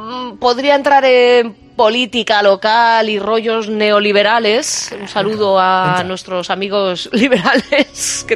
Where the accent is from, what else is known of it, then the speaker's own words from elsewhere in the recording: Spain; now in United Kingdom; yo soy expatriada. Yo soy española, pago impuestos en España